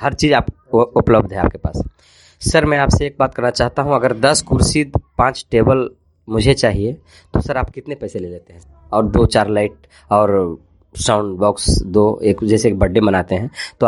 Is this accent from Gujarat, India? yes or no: no; Bihar, India; मैं भी बिहार से हूँ।